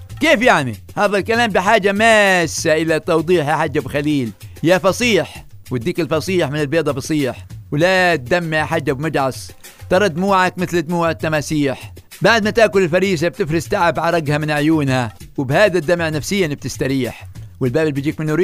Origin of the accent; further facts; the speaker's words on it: Palestine; accent: Palestinian; لهجتنا احنا الفلسطينية